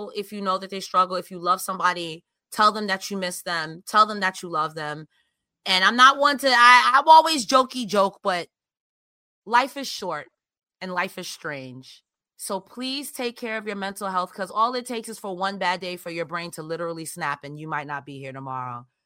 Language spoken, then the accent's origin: English; United States; As an American who's a rapscallion, I respect it.